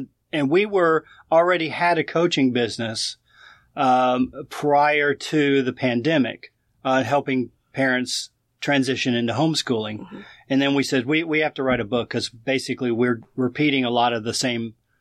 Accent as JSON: {"language": "English", "country": "Saudi Arabia", "tie": "born or raised there", "said": "I grew up in Saudi Arabia, okay, next door to you. And so... my father was an engineer, and he worked for Aramco for many years, and so I grew up over there."}